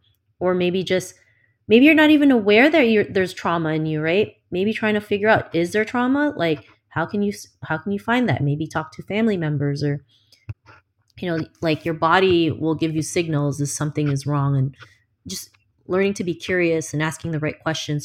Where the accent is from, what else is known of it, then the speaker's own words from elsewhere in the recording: Toronto, Ontario, Canada; I didn't want current and future generations to go through what I went through growing up in Toronto.